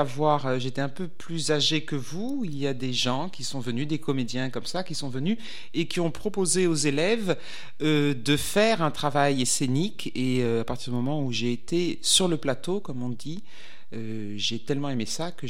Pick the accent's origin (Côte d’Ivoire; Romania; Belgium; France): France; Je suis française, mon père est normand et ma mère est de la Loire.